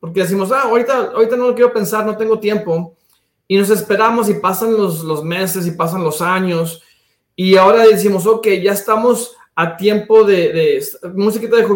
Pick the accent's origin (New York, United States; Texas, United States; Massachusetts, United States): Texas, United States; Eagle Pass; also born or lived in Piedras Negras, Mexico; Yo vengo de una ciudad chica allá de la frontera. Ahí nací en Piedras Negras, Coahuila, pero fui a la escuela en Eagle Pass, Eagle Pass.